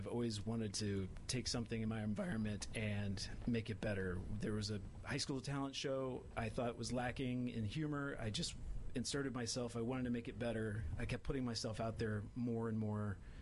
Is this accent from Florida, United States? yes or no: no; Parkersburg, West Virginia, United States; Parkersburg, West Virginia.